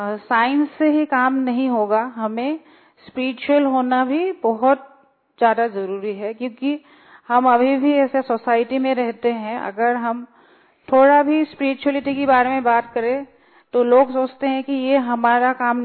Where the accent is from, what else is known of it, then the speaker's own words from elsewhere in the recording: Jodhpur, Rajasthan, India; और मैं जोधपुर से आई हूँ